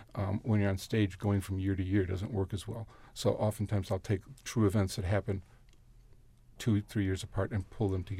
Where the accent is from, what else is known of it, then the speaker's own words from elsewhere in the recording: United States; accent: Southside; And so it took me 4 years of going to college to get rid of my Southside accent.